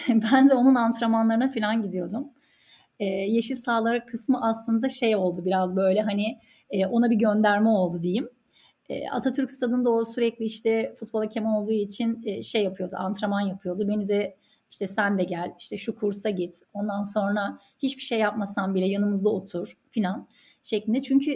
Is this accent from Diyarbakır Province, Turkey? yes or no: no; İzmir, Turkey; also born or lived in Çorlu; ben 1984'te Çorlu'da, babamın Tekirdağ Çorlu'da, babamın görevi esnasında işte dünyaya geldim. Asker bir babanın asker kızıyım diyebilirim o yüzden. Sonraki hayatım İzmir'de geçti.